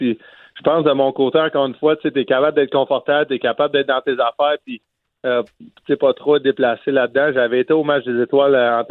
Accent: Sherbrooke, Quebec, Canada; je viens de Sherbrooke.

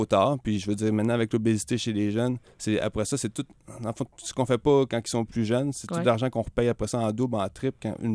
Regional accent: Quebec, Canada; faut qu'on commence à se lever debout en tant que Québécois, puis il faut qu'on commence à parler fort.

